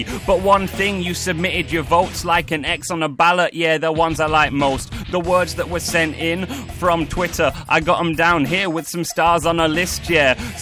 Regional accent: Manchester, North West England, United Kingdom; I'm from Manchester, but I made the journey via London to Leicester.

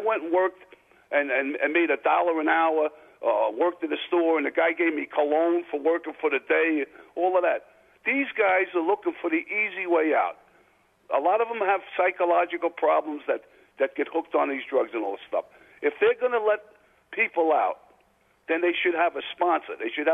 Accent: Staten Island, New York, United States; You know, I grew up in Staten Island

